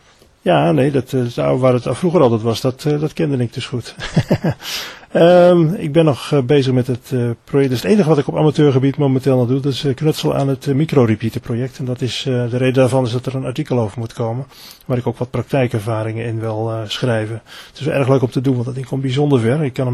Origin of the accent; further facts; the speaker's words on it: Assen, Drenthe, Netherlands; Ik kom oorspronkelijk uit Assen.